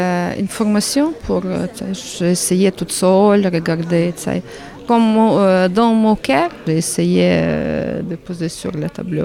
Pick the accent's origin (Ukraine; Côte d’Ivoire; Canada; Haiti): Ukraine; French is a second language; moved away as an adult; now in France; je suis ukrainienne, je viens en France, j'ai déjà ici 12 ans.